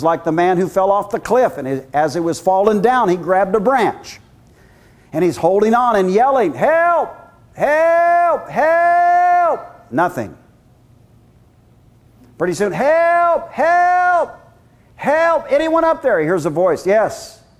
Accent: Iowa, United States; I'm just from Iowa, and my wife's from Minnesota

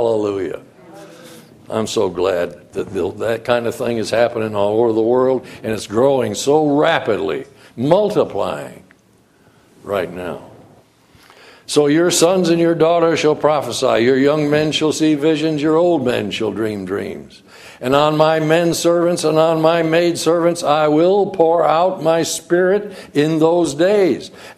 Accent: Thomaston, Connecticut, United States; And even that church that I grew up in Thomaston, Connecticut, that church was a congregational church

